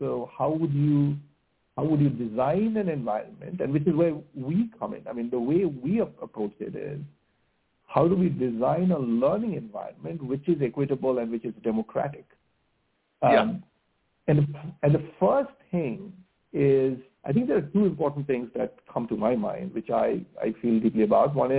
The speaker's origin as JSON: {"language": "English", "country": "India", "tie": "born or raised there", "moved": "yes", "said": "I grew up in India, I came to this country"}